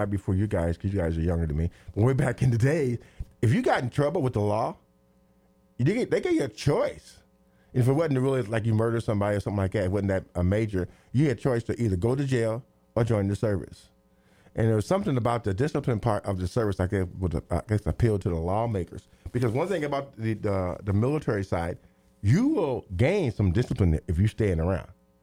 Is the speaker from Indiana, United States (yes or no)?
yes; Terre Haute, Indiana, United States; But back in 1970, my hometown is Terre Haute. And we have four high schools.